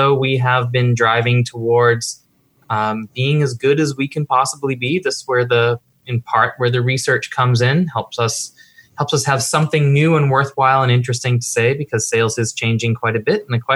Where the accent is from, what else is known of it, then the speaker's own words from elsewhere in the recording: Peabody, Massachusetts, United States; I grew up in lovely Peabody, Massachusetts.